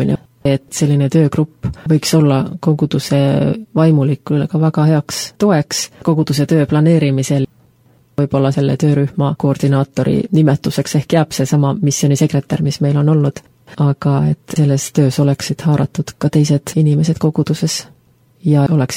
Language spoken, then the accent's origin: Estonian; Finland; now in Estonia; Minul, kes olen Soomest tulnud